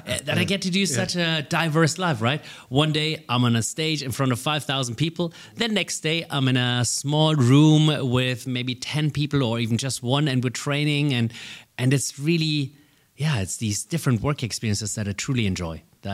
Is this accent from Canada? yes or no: no; Dubai, United Arab Emirates; I get to work here in my hometown where I live in the UAE, in Middle East, in Dubai.